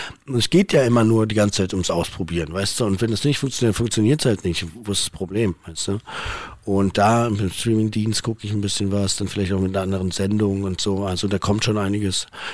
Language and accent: German; Berlin, Germany; Berlin sehe ich mich auf jeden Fall, aber auch, das ist meine, weil es meine Heimat ist irgendwie